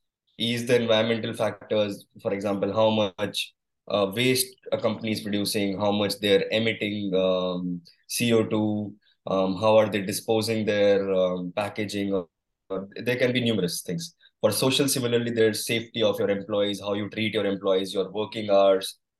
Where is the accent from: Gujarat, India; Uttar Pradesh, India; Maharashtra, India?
Maharashtra, India; Mumbai; now in Singapore; So I did my schooling in Mumbai. I did my graduation in BBA from Mumbai University, Diba Patil University.